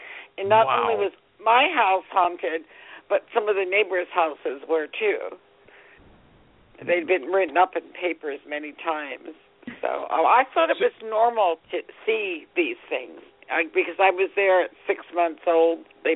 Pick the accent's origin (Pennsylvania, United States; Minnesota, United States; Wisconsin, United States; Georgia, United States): Pennsylvania, United States; also born or lived in New Jersey / California; I grew up on the East Coast, Pennsylvania and New Jersey. And then I moved to California for 30 years.